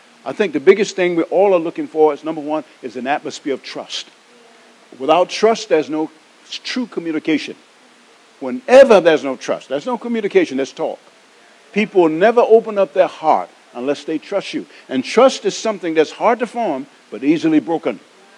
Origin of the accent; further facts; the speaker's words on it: Atlanta, Georgia, United States; I'm from Atlanta, trust me, I know.